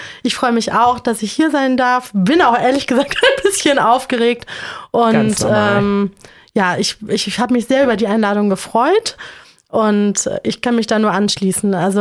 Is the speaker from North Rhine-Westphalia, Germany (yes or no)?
yes; Oberdollendorf, North Rhine-Westphalia, Germany; ich komme aus Oberdollendorf und bin in Bad Honnef geboren. Ich wohne jetzt mittlerweile in Niederdollendorf mit meiner Familie.